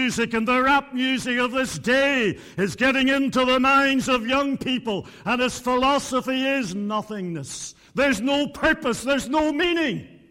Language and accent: English; Donaghadee, Northern Ireland, United Kingdom; also born or lived in Bangor; 9 years of my childhood were spent in Donaghadee. I wasn't born into a Christian home, though my granny was a Christian.